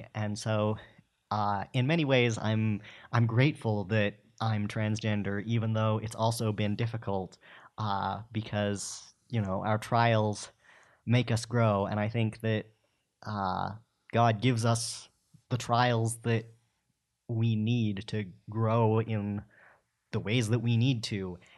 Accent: Utah, United States; growing up in Utah in the middle of the suburbs where there's a chapel on every corner

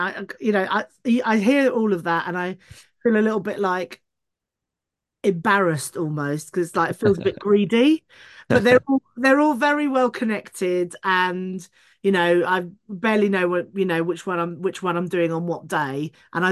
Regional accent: London, United Kingdom; I'm from North London. I was born and grew up in North London. And my family came here in the 60s.

